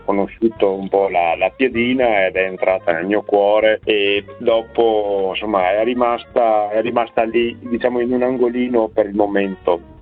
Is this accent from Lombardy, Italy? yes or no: no; Veneto, Italy; io, essendo sì di provincia di Rovigo, ma il mio paesino è un po' di confine, quindi essendo tra le province di Ferrara e Rovigo, però sulla costa veneta